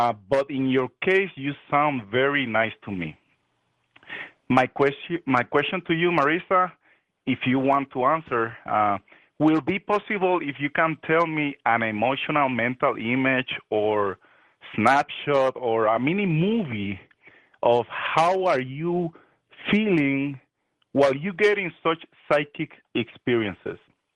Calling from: Colorado Springs, Colorado, United States; first language Spanish; English is a second language; Spanish is my first language, so excuse my accent.

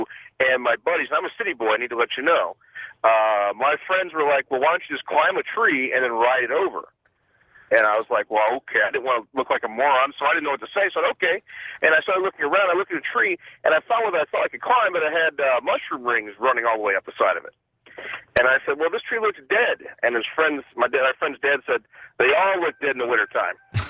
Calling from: Indiana, United States; I'm calling from Indiana

